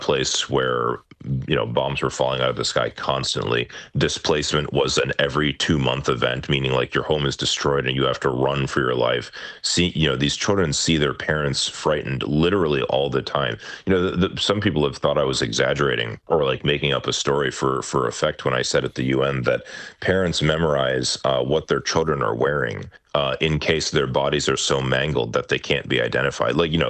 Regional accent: United States; For me, especially being an American, the major reaction that I have to all of this is that it's so completely preventable.

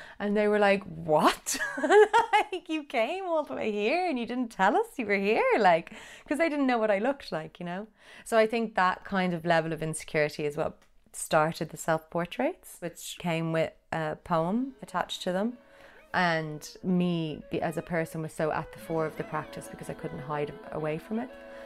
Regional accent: Ireland; I'm an Irish artist.

